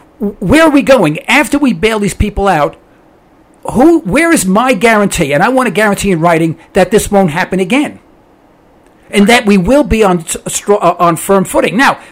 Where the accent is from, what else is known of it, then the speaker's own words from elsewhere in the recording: United States; You know, I'm all American.